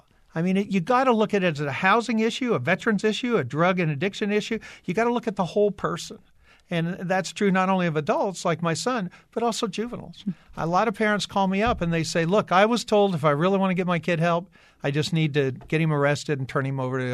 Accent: Washington, District of Columbia, United States; what's going on in my hometown of Washington, D.C.

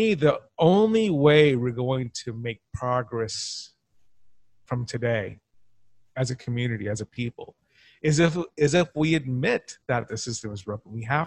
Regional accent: Cerritos, California, United States; growing up in Cerritos at the time I did, I was exposed to a lot of different cultures

